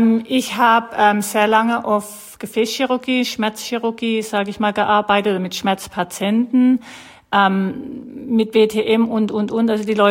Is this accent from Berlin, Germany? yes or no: no; Schleswig, Schleswig-Holstein, Germany; Und ich komme ja aus der Gegend Schleswig.